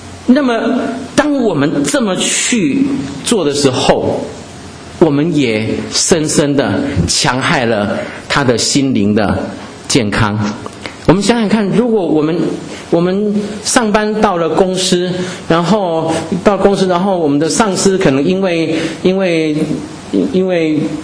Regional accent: Taiwan; 我是个湖南人，虽然是在台湾出生长大，而且是个不吃辣的湖南人

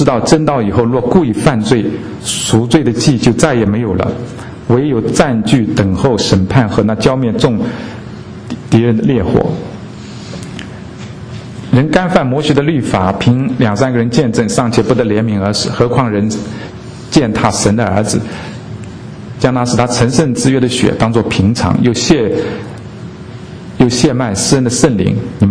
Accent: China; now in United States; 我们中国人不大喜欢讲死嘛，不吉利的话嘛，就比较少讲

